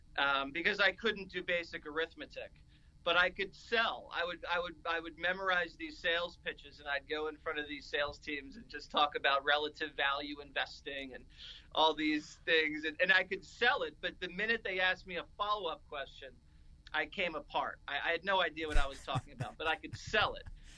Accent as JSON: {"language": "English", "town": "Philadelphia", "region": "Pennsylvania", "country": "United States", "tie": "born or raised there", "said": "I grew up in Philly, inside the city, not Center City, but East Falls, Chestnut Hill area."}